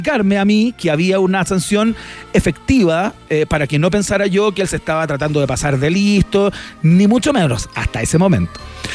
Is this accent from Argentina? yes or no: no; Chile; como somos chilenos, cuando vamos al cajero a sacar plata